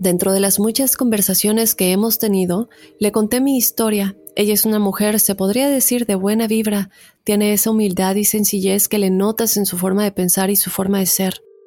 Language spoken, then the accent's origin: Spanish; Peru; now in United States; Soy de Perú, actualmente radico en los Estados Unidos, pero quisiera contarte mi caso cuando estaba en Perú.